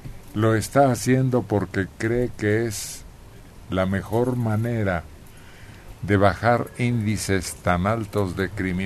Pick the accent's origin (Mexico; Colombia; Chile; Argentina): Mexico; porque todos somos mexicanos